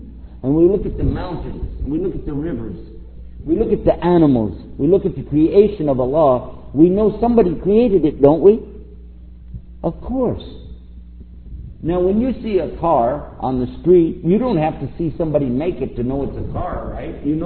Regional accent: Washington, District of Columbia, United States; Kind of like, I'm from Washington, D.C. We get a lot of hot air over there, especially election time.

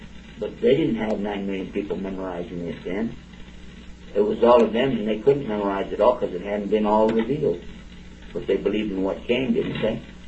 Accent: Texas, United States; Don't forget I'm from Texas.

